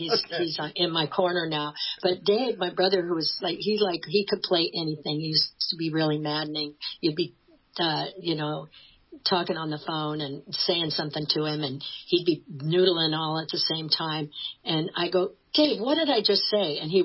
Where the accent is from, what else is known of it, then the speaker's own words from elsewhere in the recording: Newton, Iowa, United States; I grew up in Newton where they made Maytags, Newton, Iowa.